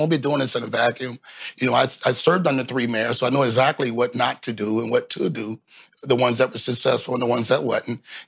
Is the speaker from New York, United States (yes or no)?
no; St. Petersburg, Florida, United States; I'm born here, born and raised in Midtown South St. Pete, one of the most impoverished areas in the whole county